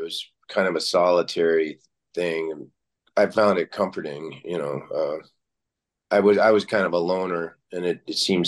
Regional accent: Kentucky, United States; So I grew up in Kentucky, and I had a cousin that lived out in the sticks in a trailer.

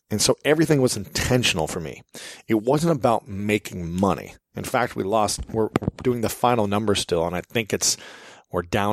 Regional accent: Ohio, United States; I knew that it had to be in my hometown because I wanted to give back to my hometown and let others be aware of where I came from and how meaningful this place actually is for me. So many people emailed me and messaged me and said, hey, why are you doing it in Ohio?

